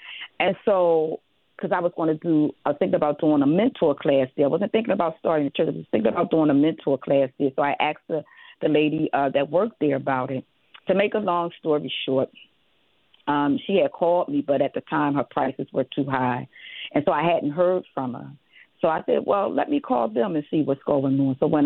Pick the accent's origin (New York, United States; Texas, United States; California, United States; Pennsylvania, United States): Pennsylvania, United States; Philadelphia; I'm originally from North Philly.